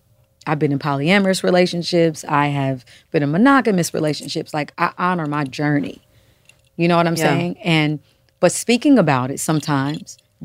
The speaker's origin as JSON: {"language": "English", "region": "Kansas", "country": "United States", "tie": "born or raised there", "said": "imagine if I wasn't who I was and I was living in my hometown, mm-hmm. Kansas."}